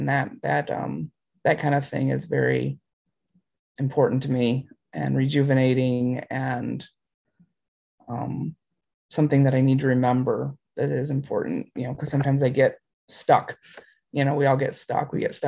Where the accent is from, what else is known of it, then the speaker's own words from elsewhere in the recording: United States; but I grew up near Lake Michigan.